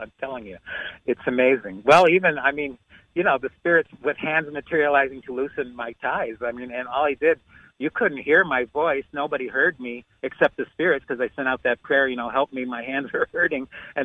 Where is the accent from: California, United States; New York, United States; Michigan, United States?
New York, United States; I grew up near Lilydale, and when I was in high school, I got a reading which made me want to study this more